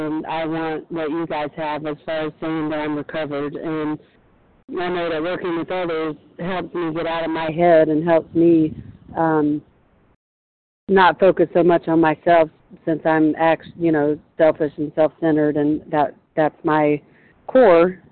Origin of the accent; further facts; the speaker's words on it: Las Vegas, Nevada, United States; I'm from Las Vegas, Compulsive Overeating.